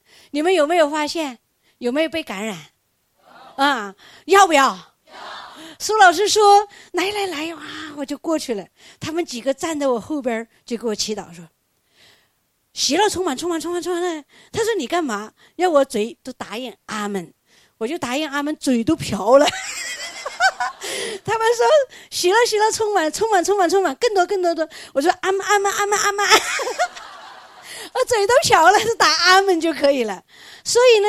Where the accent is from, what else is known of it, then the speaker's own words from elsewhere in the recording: Chongqing, China; 我唱歌就是从重庆，我老家重庆的跑到东北，跑调